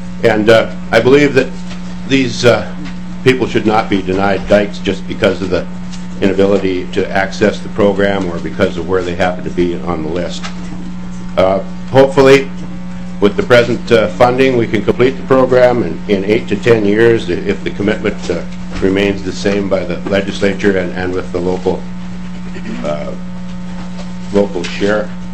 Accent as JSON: {"language": "English", "region": "Minnesota", "country": "United States", "said": "from Kitson County."}